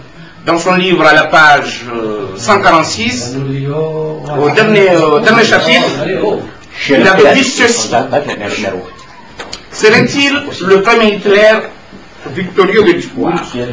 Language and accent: French; Comoros; Je suis un Comorien qui a vécu la période, que peut-être j'ai vécu la période en tant qu'élève à l'époque, j'étais au lycée